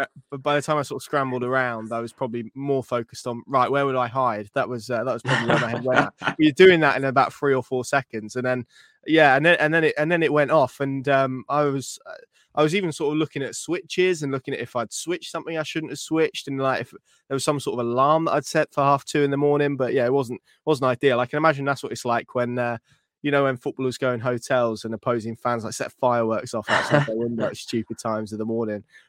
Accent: East of England, United Kingdom; I'm not a massive blueberry muffin fan, but I'm from Norfolk.

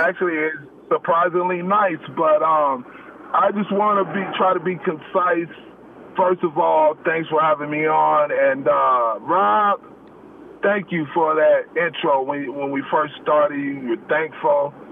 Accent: Cleveland, Ohio, United States; I'm from Cleveland, Ohio. I know you from Ohio. You my boy.

